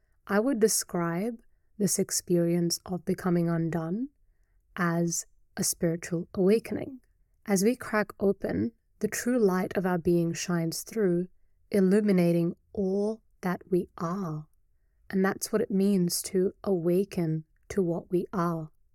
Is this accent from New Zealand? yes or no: yes; New Zealand; also born or lived in India; So I'm an Indian-born Kiwi woman residing in Aotearoa, New Zealand. And on this day that I'm recording this episode, I'm 32 years of age.